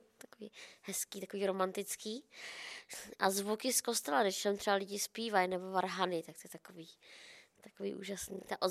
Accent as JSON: {"language": "Czech", "region": "Prague", "country": "Czechia", "said": "v červenci mi bude 40, to letí. Jsem z Prahy 5 ze Zličína"}